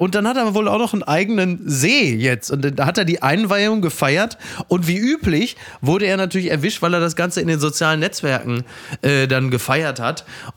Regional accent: Germany; da muss man jetzt natürlich als Deutscher, da packt man sich natürlich an den Kopf

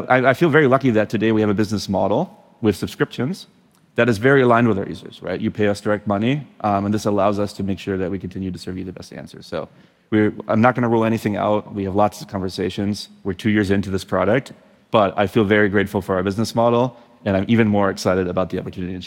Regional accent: Germany; I am from Germany after all.

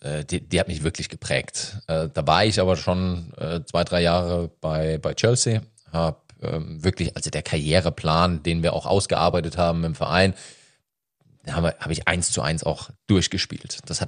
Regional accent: Odenwald, Germany; Also ich komme aus dem Odenwald

